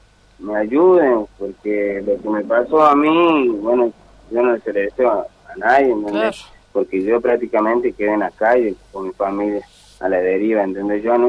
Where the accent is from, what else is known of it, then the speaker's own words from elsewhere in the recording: Tartagal, Salta, Argentina; yo también soy de Tartagal.